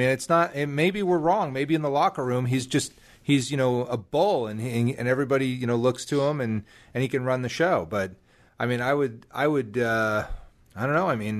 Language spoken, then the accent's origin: English; New Jersey, United States; I am from Jersey.